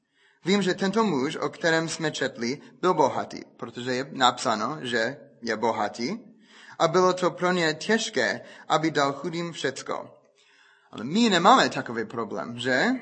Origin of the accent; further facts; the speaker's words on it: United States; Czech is a second language; protože víte, že jsem Američan